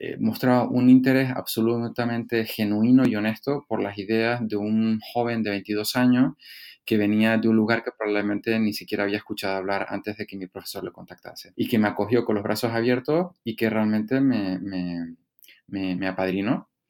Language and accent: Spanish; Canary Islands, Spain; moved away as an adult; Yo realmente me fui directamente de Canarias, de una universidad buena, pero una universidad con recursos limitados, a Stanford